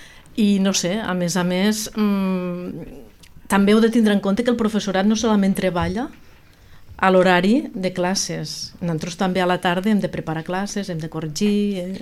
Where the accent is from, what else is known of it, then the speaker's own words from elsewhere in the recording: Tortosa, Catalonia, Spain; Jo vinc des de Tortosa i bueno, estic encantada també, sí.